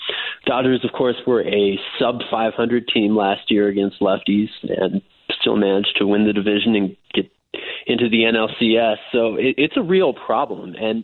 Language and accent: English; California, United States; growing up in the Bay Area